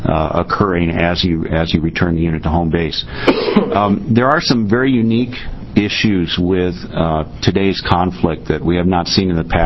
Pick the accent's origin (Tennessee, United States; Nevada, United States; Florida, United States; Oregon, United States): Oregon, United States; Portland; I'm from Northeast. For the record … I'm from Northeast Portland.